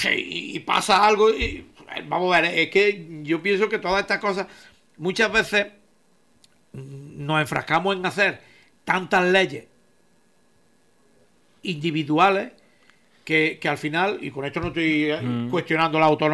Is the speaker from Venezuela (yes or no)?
no; Andalusia, Spain; yo soy andaluz